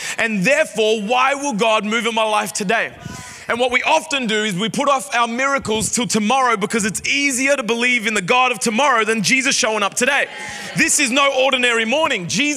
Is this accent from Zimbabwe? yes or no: no; Sydney, New South Wales, Australia; also born or lived in Doncaster; I grew up in Sydney. I only know NRL.